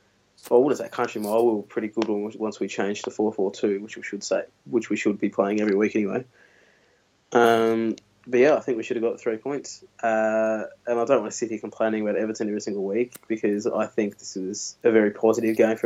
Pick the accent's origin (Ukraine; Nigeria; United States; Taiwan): Nigeria; I'm Nigerian.